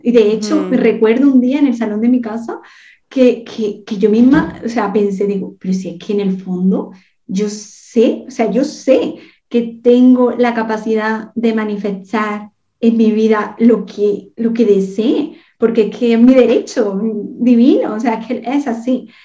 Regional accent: Montilla, Andalusia, Spain; bueno, soy de Montilla, Córdoba

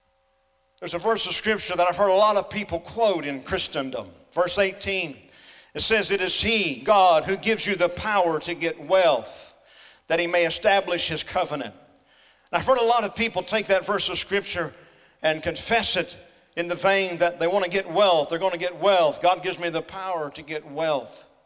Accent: Oklahoma, United States; because I'm from Oklahoma, and Oklahoma and Oklahoma State were both in it

